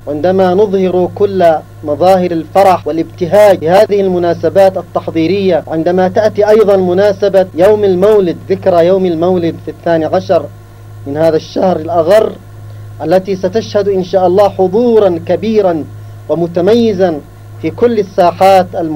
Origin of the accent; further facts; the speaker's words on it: Yemen; ونحن كشعب يمني